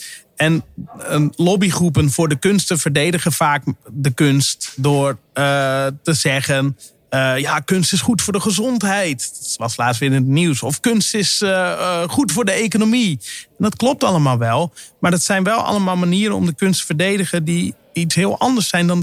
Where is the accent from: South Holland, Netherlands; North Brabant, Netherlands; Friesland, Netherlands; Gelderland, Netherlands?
Friesland, Netherlands; Sneek; Ik groeide op in Sneek, hè.